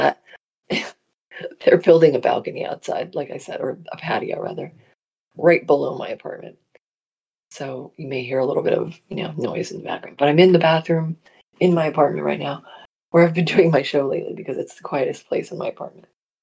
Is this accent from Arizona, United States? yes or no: no; New Jersey, United States; accent: Jersey; I revert back to my Jersey accent.